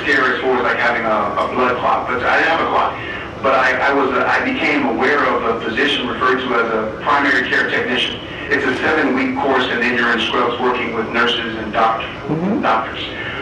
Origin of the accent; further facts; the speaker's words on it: California, United States; we're from California